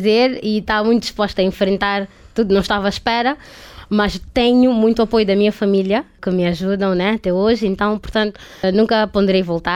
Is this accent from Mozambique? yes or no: yes; Mozambique; moved away; foi a primeira vez que eu saí de Moçambique para viver sozinha numa cidade, num país onde eu não conhecia ninguém